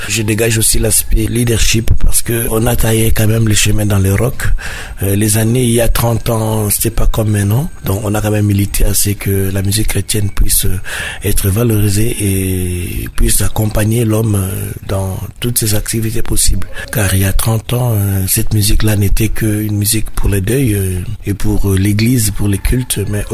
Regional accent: Kinshasa, DR Congo; je suis natif de Yolo, donc Yolo va me fêter le 1er mai.

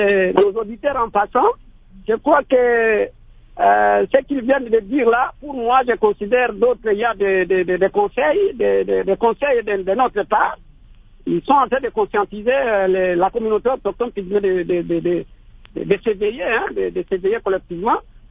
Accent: Bikoro, Équateur, DR Congo; born there; now in Kinshasa, Democratic Republic of the Congo; Moi, je suis né chez nous à Bikoro, dans la forêt. Il n'est pas dit que comme je suis à Kinshasa, je dois abandonner la forêt.

